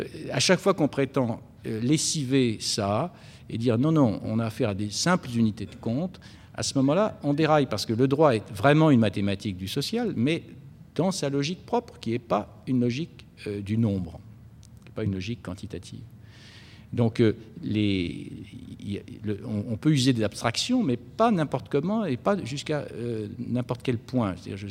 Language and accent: French; Nantes, Pays de la Loire, France; Excusez-moi, je suis nantais aussi